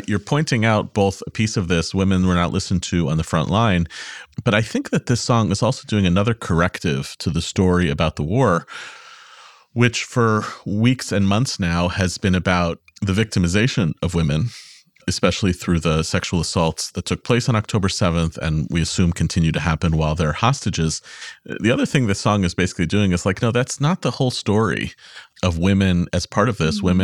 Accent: United States; since I'm an American Jew, we're doing a little bit of an arc here

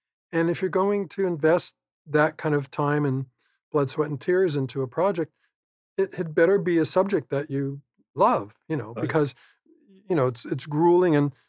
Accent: Fullerton, California, United States; I grew up in Fullerton in Orange County. So we made the trek into Los Angeles

